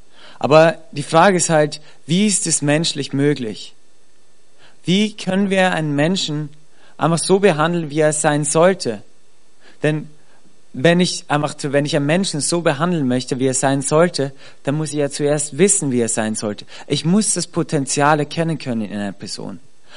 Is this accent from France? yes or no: no; Austria; also born or lived in Switzerland; Ich bin Schweizer, wie gesagt, der in Österreich aufgewachsen ist.